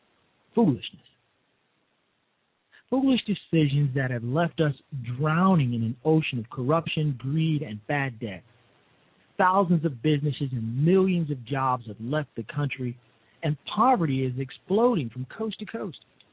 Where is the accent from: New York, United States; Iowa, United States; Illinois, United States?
Illinois, United States; Chicago; I mean, I'm from Chicago, not from Pennsylvania, the pretty much the birthplace of the modern steel mill.